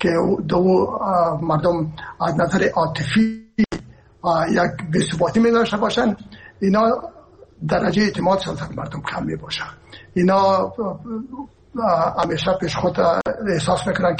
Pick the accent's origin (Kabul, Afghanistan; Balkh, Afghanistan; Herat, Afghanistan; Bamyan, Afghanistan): Herat, Afghanistan; ما که هستم از هرات هستم و پدر مادر من هرات هستن